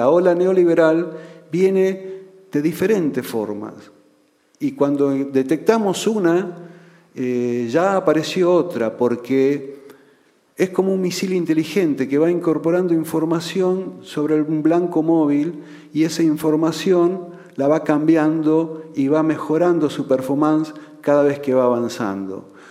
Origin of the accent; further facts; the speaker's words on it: Argentina; Yo vengo de Argentina, nosotros hemos tenido una experiencia neoliberal por primera vez elegida por el pueblo